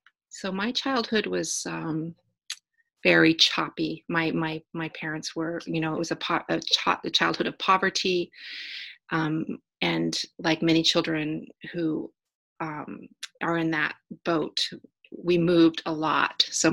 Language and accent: English; Oregon, United States; But I'm actually from the West Coast. I'm from Oregon, and I came this way and found myself very comfortable in in the Hudson River Valley